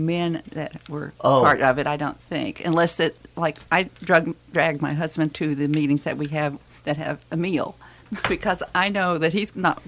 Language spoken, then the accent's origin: English; Oklahoma, United States; I grew up in Oklahoma, and my mother took me to meetings with her.